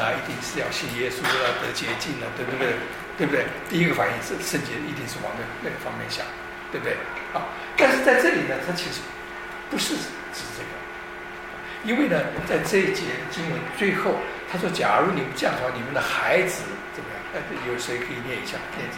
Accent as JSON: {"language": "Chinese", "country": "China", "said": "其实我们中国人中间也很多很多这样子啊"}